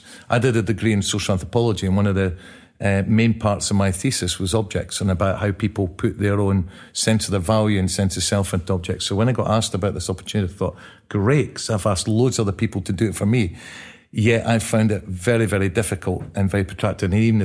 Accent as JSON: {"language": "English", "town": "Kirkcaldy", "region": "Scotland", "country": "United Kingdom", "tie": "born or raised there", "also_born_or_lived": "Edinburgh", "said": "And then we grew up in Fife, just outside Kirkcaldy, as two brothers with two parents who had their own issues."}